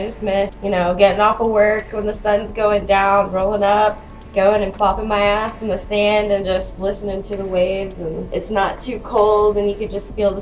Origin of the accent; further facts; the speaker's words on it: Florida, United States; now in Colorado, United States; Florida. Yep, definitely out of my element here in Colorado.